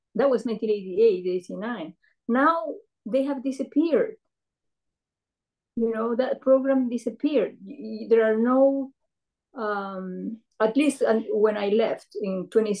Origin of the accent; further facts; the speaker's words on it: Peru; English is a second language; moved away as an adult; also born or lived in France; now in United States; I was born in Peru from Asian, Japanese, in particular, Japanese parents. And I lived there. I lived in a farm with my parents